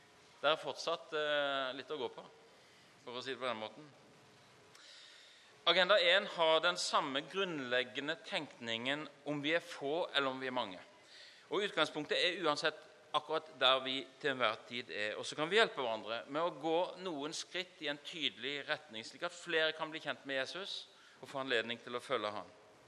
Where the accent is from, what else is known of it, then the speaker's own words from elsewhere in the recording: Mali; now in Norway; når jeg kom fra Mali for noen år siden